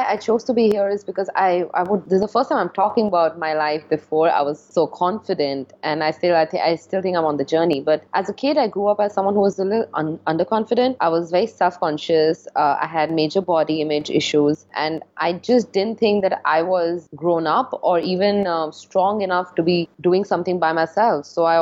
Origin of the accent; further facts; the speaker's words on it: India; I'm Indian, and I actually graduated from Singapore because I studied communications there